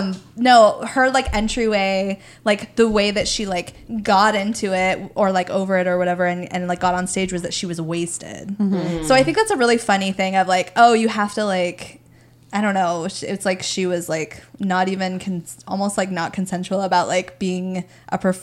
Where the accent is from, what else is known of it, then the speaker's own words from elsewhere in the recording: United States; From here, from north of the city